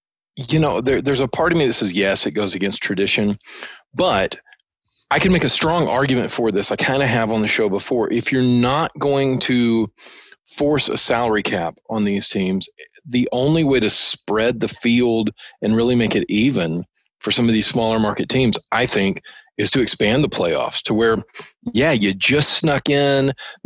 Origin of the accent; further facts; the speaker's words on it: Arkansas, United States; I grew up with that in Arkansas. So we had blue laws.